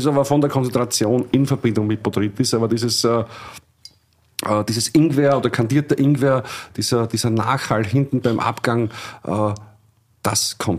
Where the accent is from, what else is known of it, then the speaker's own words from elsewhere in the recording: Illmitz, Burgenland, Austria; Also Ilmitz, meine Heimatgemeinde, 2.500 Einwohner